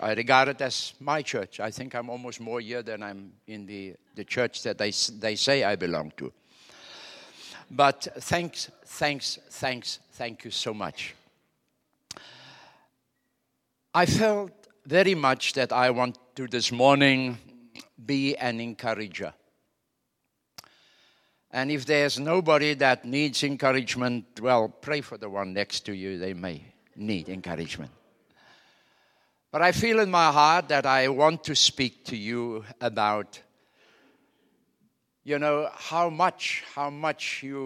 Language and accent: English; South Africa; I hail from South Africa. So with an African on stage, you can expect anything